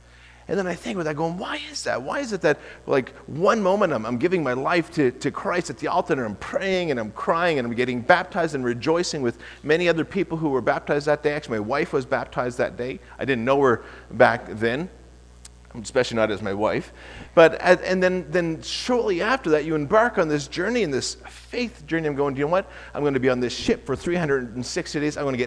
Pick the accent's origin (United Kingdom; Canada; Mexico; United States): Canada; Nova Scotia; went back to Nova Scotia, my hometown where I grew up in Lance